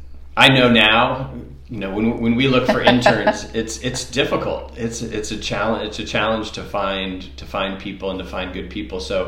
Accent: Berkeley, California, United States; I was born in Berkeley, California, so not too far away, not quite wine country, but close proximity. So I grew up sort of close to wine, but wasn't a winemaking family.

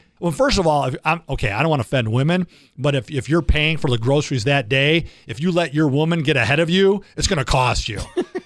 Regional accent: United States; I'm not a Democrat or Republican, I'm an American.

